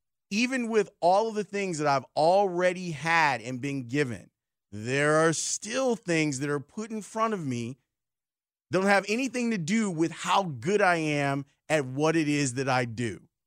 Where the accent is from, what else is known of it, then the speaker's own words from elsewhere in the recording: Roseland, Illinois, United States; Growing up in Roseland, from seventh grade through graduation, I was taking high school classes.